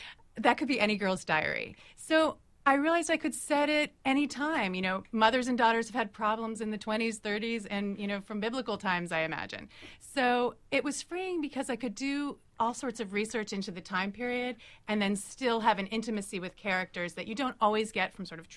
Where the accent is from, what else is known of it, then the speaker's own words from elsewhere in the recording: Chevy Chase, Maryland, United States; I grew up in Chevy Chase, Maryland, which is literally one moment away from D.C.